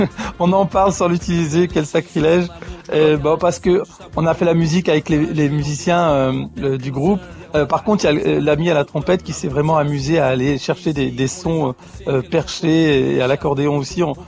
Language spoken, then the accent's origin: French; France; born there; Je suis né en France, le destin a fait que je suis né en France